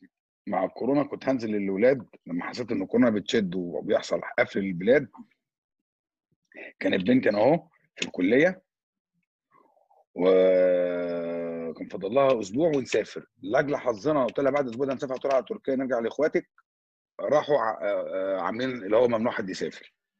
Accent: Egypt; انا مواطنه مصريه عايزه باسبوري

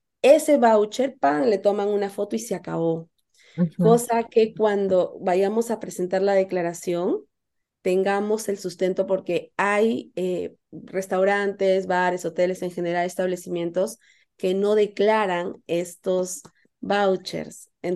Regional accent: Peru; podemos encontrar una reconciliación entre nosotros como peruanos

